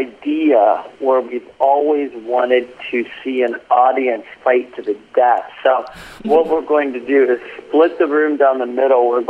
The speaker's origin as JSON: {"language": "English", "country": "United States", "said": "Yeah, well, you know, we're from America. We know how to make it intense."}